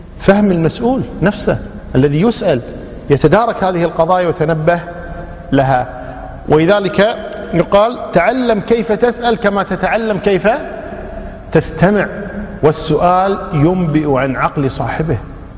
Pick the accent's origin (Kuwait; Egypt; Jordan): Kuwait; طيب ماشي، عندنا بالكويت أبو الزوجة شو نسميه؟ عم.